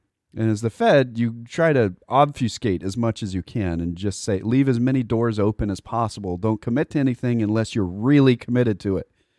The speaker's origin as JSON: {"language": "English", "region": "Texas", "country": "United States", "tie": "born or raised there", "said": "because you cannot avoid that growing up in Texas."}